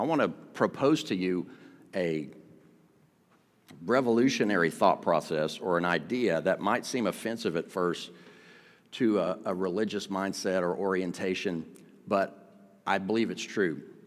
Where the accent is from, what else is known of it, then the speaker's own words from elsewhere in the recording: United States; This is like foreign to me. I'm an American, you know, like, but this is wild.